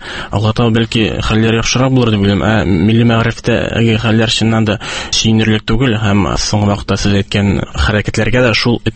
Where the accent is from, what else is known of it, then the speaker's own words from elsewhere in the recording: Naberezhnye Chelny, Tatarstan, Russia; Мин шәһәр баласы, мин Чаллыда туып үстем, мин рус мәктәбендә укыдым.